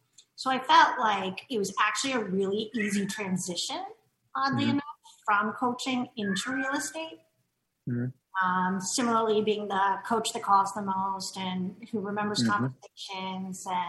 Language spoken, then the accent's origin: English; Maryland, United States; also born or lived in New York City; where I grew up in the Maryland area.